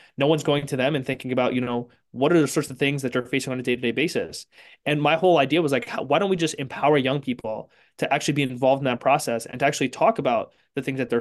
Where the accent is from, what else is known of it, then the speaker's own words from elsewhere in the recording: Jersey City, New Jersey, United States; growing up in Jersey City, post 9/11